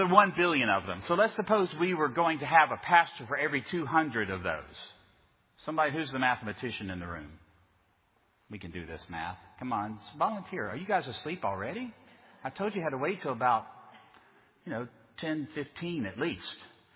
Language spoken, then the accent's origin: English; Orlando, Florida, United States; Recently in the panhandle of Florida, I come from Orlando, recently in the panhandle